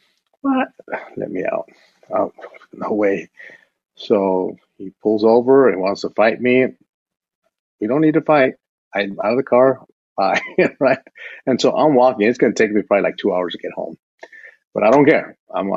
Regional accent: El Paso, Texas, United States; I'm from El Paso, Texas, which is primarily Latino, American, and Mexican immigrant too.

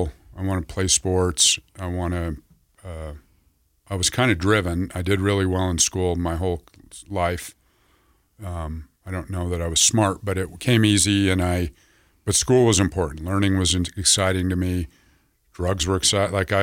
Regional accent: Salt Lake City, Utah, United States; I grew up Jewish in Salt Lake City.

